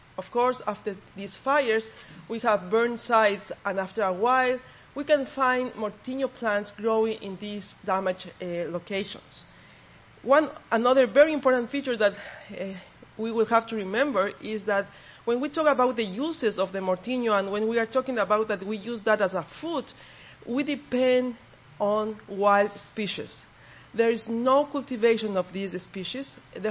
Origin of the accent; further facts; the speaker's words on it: Ecuador; English is a second language; I come from Ecuador, that's in South America.